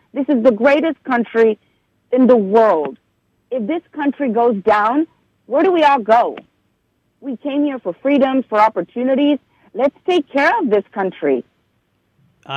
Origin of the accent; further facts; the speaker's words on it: Tamaulipas, Mexico; English is a second language; now in United States; I'm from Tamaulipas. My family live in the state of Tamaulipas.